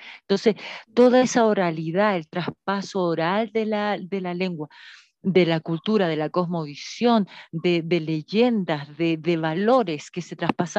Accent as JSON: {"language": "Spanish", "town": "Chuquicamata", "region": "Antofagasta", "country": "Chile", "said": "soy chilena, soy del norte de Chile, de un lugar que se llama Chuquicamata, que es la mina a rajo abierto más grande del mundo, mucha gente la conoce así."}